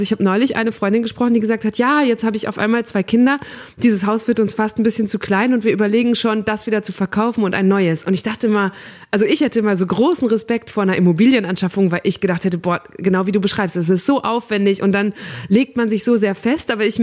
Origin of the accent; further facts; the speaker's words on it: North Rhine-Westphalia, Germany; ich komme aus ländlichen NRW, aus Münsterland